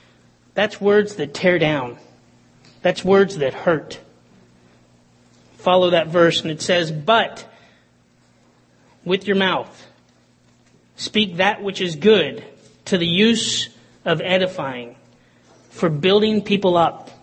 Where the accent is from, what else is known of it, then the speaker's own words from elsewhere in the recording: Atlanta, Georgia, United States; I grew up in Atlanta, what can I say? The heart of Coca-Cola.